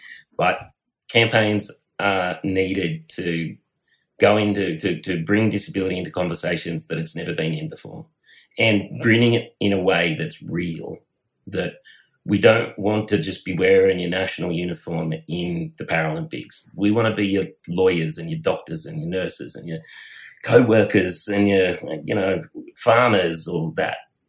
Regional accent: Bathurst, New South Wales, Australia; So I grew up just outside of Bathurst

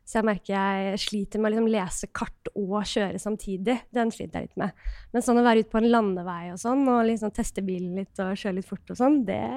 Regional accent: Oslo, Norway; når jeg vokste opp midt i Oslo

